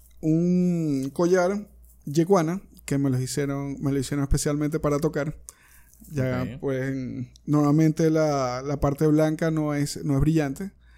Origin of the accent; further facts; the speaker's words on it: Zulia, Venezuela; Ahora tenemos acá si se puede decir de mi tierra, del estado Zulia